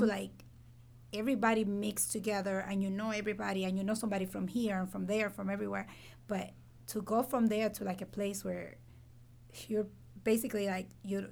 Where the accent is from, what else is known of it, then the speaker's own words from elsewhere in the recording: New York, United States; But it's funny that you say that because I grew up in New York.